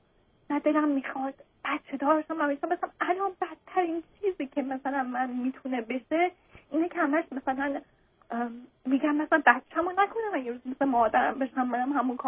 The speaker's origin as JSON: {"language": "Persian", "country": "Iran", "said": "من آقا تو اون روزی که من از ایران اومدم بیرون دست از سر من برنست."}